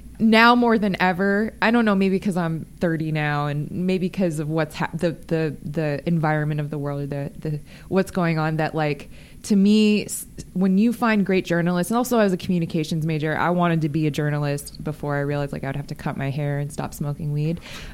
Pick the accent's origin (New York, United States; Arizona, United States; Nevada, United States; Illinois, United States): Nevada, United States; Las Vegas; I'm not like a fanatic because I'm from Vegas, so we didn't have a team to claim. We claimed LA teams.